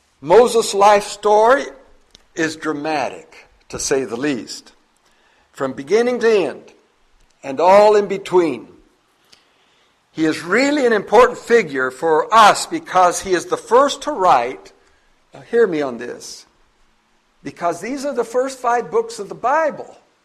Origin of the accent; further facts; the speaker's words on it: Bolivia; As I was growing up in Bolivia